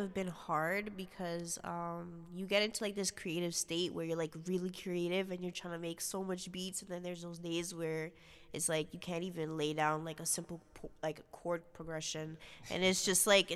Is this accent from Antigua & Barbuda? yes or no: yes; Antigua & Barbuda; now in Toronto, Canada; Okay, so we can start back from the country I was born. I was born in Antigua. I came here 7 years ago. And back home, I was part of the choir.